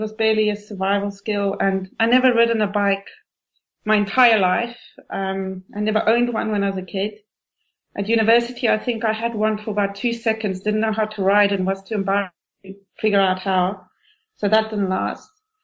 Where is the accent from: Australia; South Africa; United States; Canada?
South Africa; now in England; I needed somewhere warm, being South African, and I was still in England at the time.